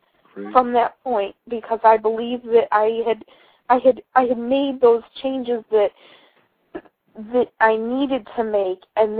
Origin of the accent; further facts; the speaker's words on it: Michigan, United States; I'm calling from Ohio. I'm a born and raised Midwestern girl. I grew up in Michigan, and I'm sure you've probably heard that our part of the country is getting hit really hard